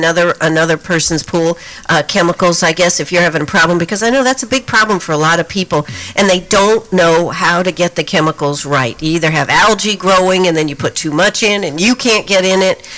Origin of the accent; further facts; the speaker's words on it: Maine, United States; I mean, I'm from Maine originally, so, you know, I'm from the cold climate up there